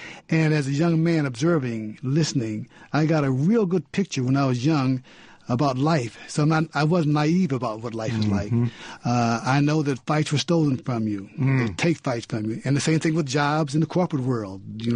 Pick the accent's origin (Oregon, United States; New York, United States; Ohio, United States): Ohio, United States; Toledo; I'm from Toledo, Ohio